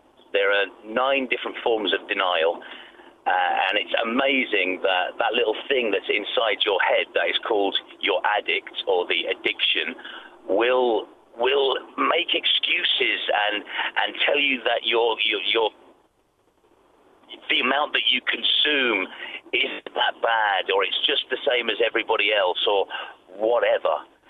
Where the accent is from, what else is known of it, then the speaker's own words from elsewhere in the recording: Ireland; my excuse very, very young was, I'm from Ireland.